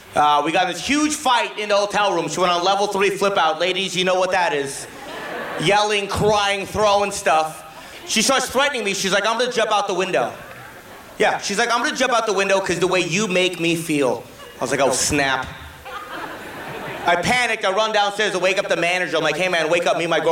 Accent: India; I'm Indian. All my friends are white.

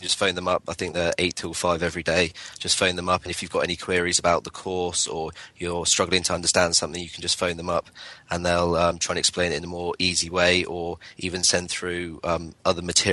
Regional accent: Bournemouth, South West England, United Kingdom; I'm doing the full scope electricians course and I'm from Bournemouth.

